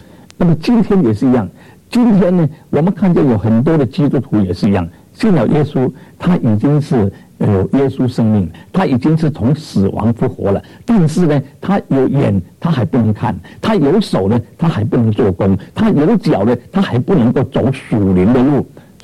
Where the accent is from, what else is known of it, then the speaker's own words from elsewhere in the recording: China; 因为犹太人的尸首呢跟我们中国人的尸首不一样的，中国人是寿衣